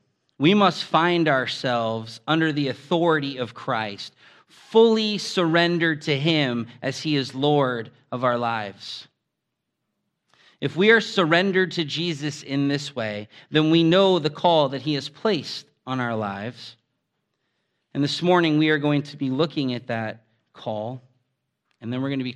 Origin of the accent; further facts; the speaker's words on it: Massachusetts, United States; now in Michigan, United States; See, I'm from Massachusetts. So I was actually alone out here in Michigan.